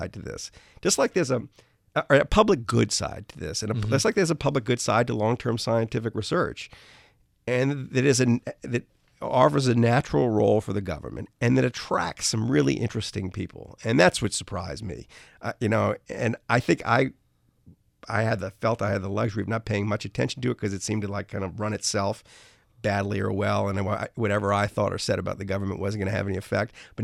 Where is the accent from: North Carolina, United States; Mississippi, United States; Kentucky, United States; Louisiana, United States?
Louisiana, United States; New Orleans; I grew up in New Orleans. So, you know, hurricanes used to, when I was a kid, like come out of nowhere